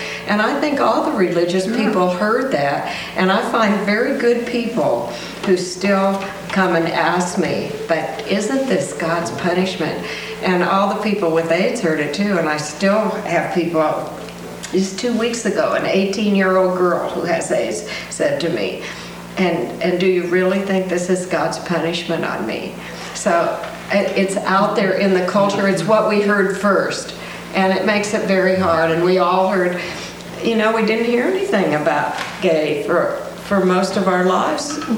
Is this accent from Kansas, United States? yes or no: yes; Kansas, United States; My mom is a major Lutheran in my hometown in Kansas